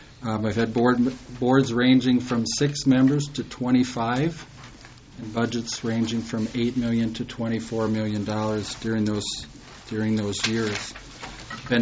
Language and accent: English; Cottonwood, Minnesota, United States; as my family was very active in 4-H, growing up in Cottonwood, Minnesota, in Lyon County, near Marshall.